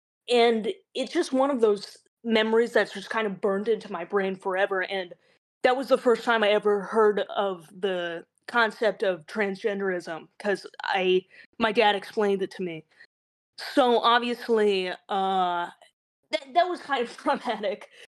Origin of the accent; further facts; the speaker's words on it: Brooklyn, New York, United States; born there; Okay, so I was born in Brooklyn, so I was like exposed to all kinds of freaky shit.